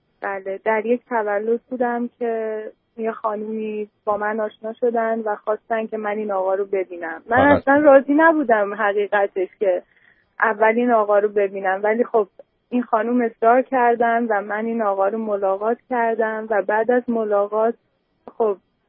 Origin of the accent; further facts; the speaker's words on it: Iran; moved away as an adult; now in United States; من 24 سالمه و 6 ماهه که از ایران به امریکا اومدم و واقعا من اینجا تازه هستم